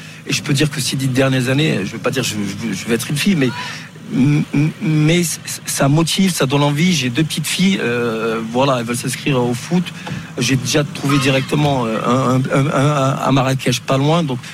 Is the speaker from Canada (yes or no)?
no; France; moi ma soeur quand j'ai grandi en France